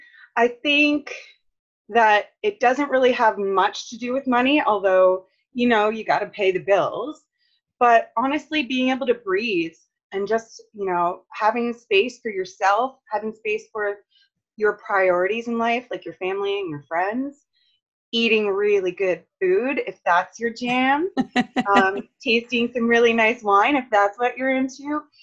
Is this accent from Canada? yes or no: yes; Halifax, Nova Scotia, Canada; now in Lunenburg, Canada; Well, no, I actually moved here 5 years ago. I'm mostly from Halifax.